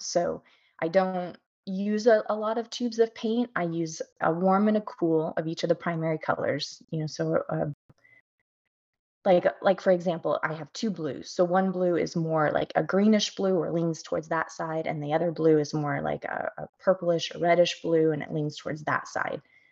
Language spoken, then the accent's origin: English; Indiana, United States; we're from Southern Indiana, so everything around us is green